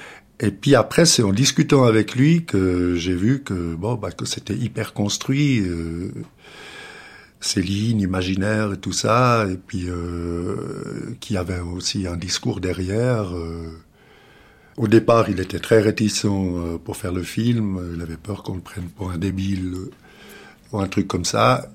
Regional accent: Lausanne, Vaud, Switzerland; je suis de Lausanne, je le voyais passer dans la rue, mais déjà depuis que j'étais adolescent.

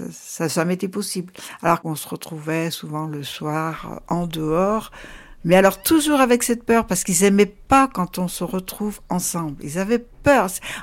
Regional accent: Dompierre-sur-Veyle, Auvergne-Rhône-Alpes, France; born there; Je suis née en 38 à Dompierre-sur-Velle, un petit village près de Bourg-en-Bresse.

